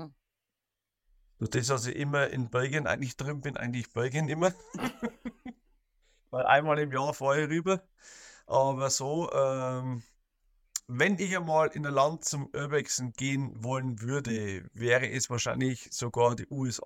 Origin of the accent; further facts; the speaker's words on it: Bavaria, Germany; ich komme ja wie gesagt aus der Oberpfalz und nähe Regensburg